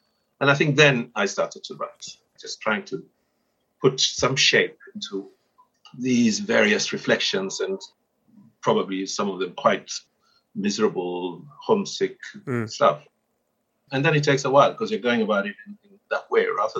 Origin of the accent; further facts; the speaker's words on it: Zanzibar, Tanzania; I'm from Zanzibar, and the fact that I've lived most of my life outside doesn't ever take that away.